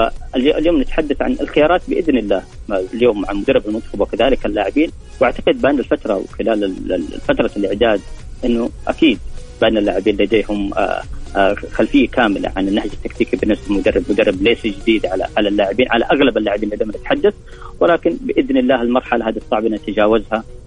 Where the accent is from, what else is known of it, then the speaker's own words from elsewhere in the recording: Saudi Arabia; وهذا الأمر بالنسبة لنا اليوم إحنا كسعوديين شيء يسعدنا